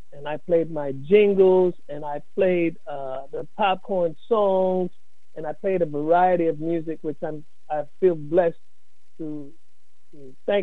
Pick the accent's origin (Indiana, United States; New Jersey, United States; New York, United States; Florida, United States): New York, United States; What I did was, I'm from New York